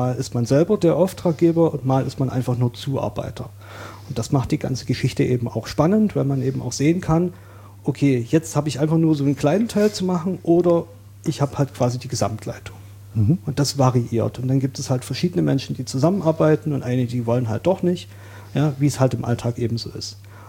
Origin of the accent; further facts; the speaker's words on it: Saxony, Germany; moved away as an adult; now in Berlin, Germany; Ich bin ein zugezogener Berliner. Das heißt, ich bin in Sachsen aufgewachsen und habe sozusagen für den Berliner Bereich einen Migrationshintergrund und bin seit 2009 in Berlin